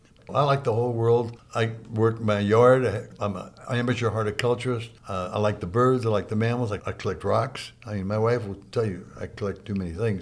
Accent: St. Louis, Missouri, United States; I grew up in South St. Louis. My parents were German immigrants, and they loved nature, and they went hiking in the woods a lot.

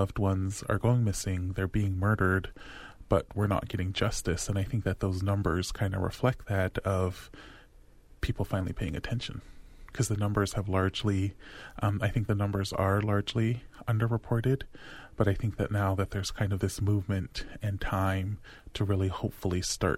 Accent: Browning, Montana, United States; I would tell people, you know, I'm Blackfeet, I'm from Browning, and of course, you know, non-Indigenous people know, we just have that connection.

